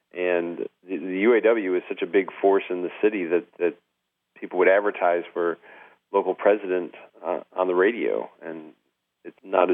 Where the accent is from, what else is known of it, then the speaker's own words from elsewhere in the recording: Lansing, Michigan, United States; When I was growing up in Lansing, certainly automaking was just completely integrated into the fabric and into the life of the city.